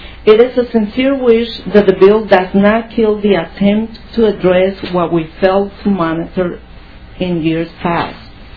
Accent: Colombia; now in United States; owner of Real Financing and Investment. I'm originally from Colombia. I came to the United States with an honest dream to own a piece of land.

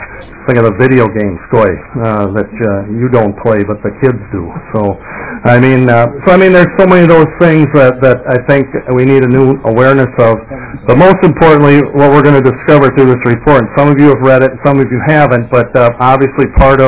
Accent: Willmar, Minnesota, United States; we started working on a facility in Willmar, Minnesota, which just happens to be my hometown.

